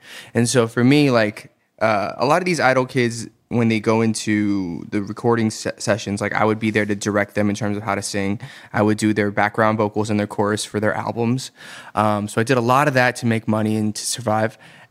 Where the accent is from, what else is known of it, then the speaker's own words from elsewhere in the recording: Atlanta, Georgia, United States; But I think with my upbringing, you know, growing up in Atlanta, there weren't a lot of Asians there either.